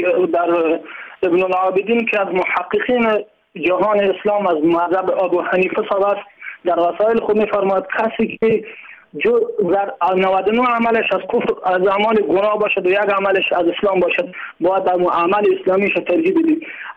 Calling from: Kandahar, Afghanistan

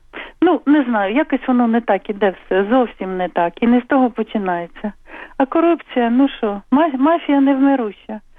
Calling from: Kyiv, Ukraine; я з Києва.

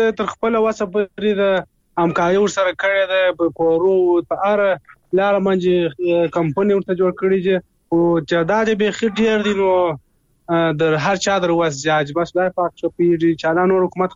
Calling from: Kandahar, Afghanistan

